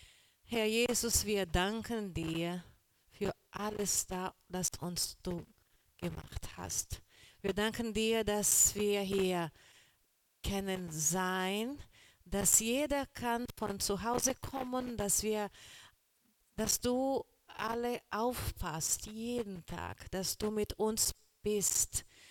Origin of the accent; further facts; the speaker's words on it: Brazil; German is a second language; now in Germany; ich bin die neue Pastorin hier in der Gemeinde. Ich bin Brasilianer, mein Deutsch ist nicht so ganz gut